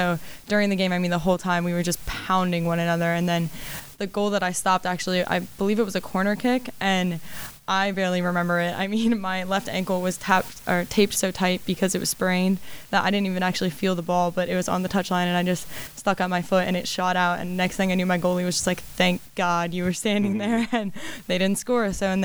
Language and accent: English; Damascus, Maryland, United States; I'm from Damascus, Maryland, okay. In Montgomery County.